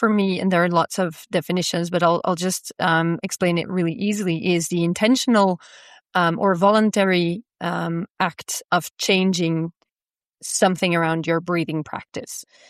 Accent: Antwerp, Flanders, Belgium; I'm from Antwerp, so calling from the other side of the Atlantic.

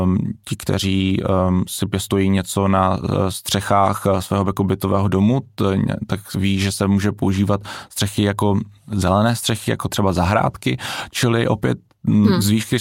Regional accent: Havířov, Moravian-Silesian Region, Czechia; já jsem třeba z Havířova

